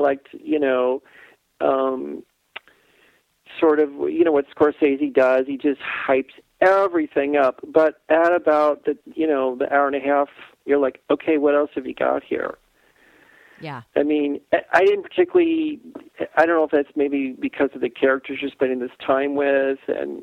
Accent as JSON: {"language": "English", "region": "Nebraska", "country": "United States", "tie": "born or raised there", "said": "I grew up in Nebraska. Just throw that in right now."}